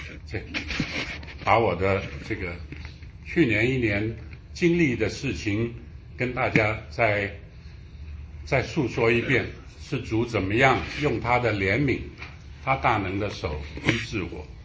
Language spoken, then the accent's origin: Chinese; Guangdong, China; born there; first language Mandarin; 我想我这个虽然是在广东出生了，但是我一直都是以国语为母语嘛